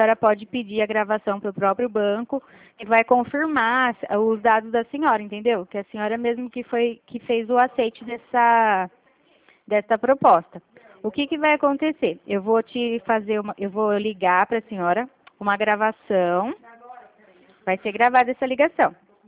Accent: Araraquara, São Paulo, Brazil; Eu sou de Araraquara.

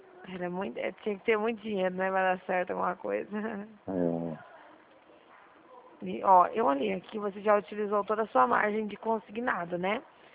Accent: Dracena, São Paulo, Brazil; Eu sou de Dracena, estado de São Paulo. Não sou daí.

